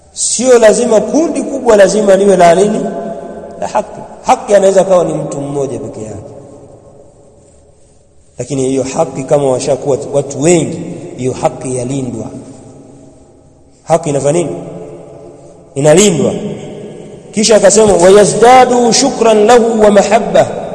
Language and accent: Swahili; Bukoba, Kagera, Tanzania; sababu mimi nimekulia Bukoba mjini.